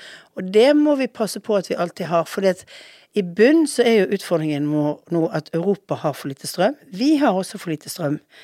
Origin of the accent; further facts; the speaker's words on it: Western Norway, Norway; Jeg er vestlending